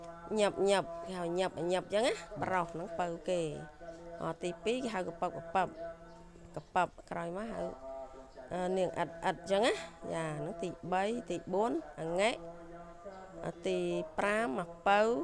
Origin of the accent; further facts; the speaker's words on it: Pursat, Cambodia; ស្រុកកំណើតខាងឪពុកម្ដាយខ្ញុំអ្នកពោធិ៍សាត់កាលខ្ញុំនៅក្មេងៗគឺនៅខេត្តពោធិ៍សាត់នឹងឯងចា